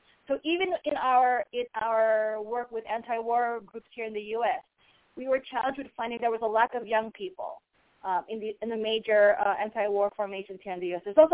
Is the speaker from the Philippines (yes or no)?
yes; Philippines; using our experience as the Filipino people, for example.